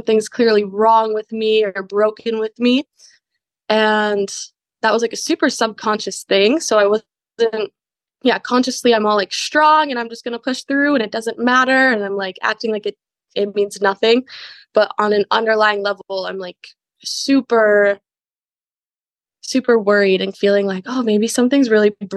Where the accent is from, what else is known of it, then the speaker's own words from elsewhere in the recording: Wisconsin, United States; I grew up in Wisconsin, and I just moved back after a few years of, first I went to college in Colorado, and then I lived in Hawaii for a little while, and now I'm back here.